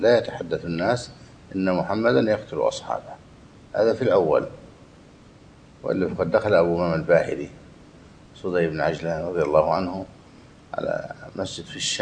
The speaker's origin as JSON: {"language": "Arabic", "country": "Egypt", "said": "وقع شيء من ذلك عندنا في مصر"}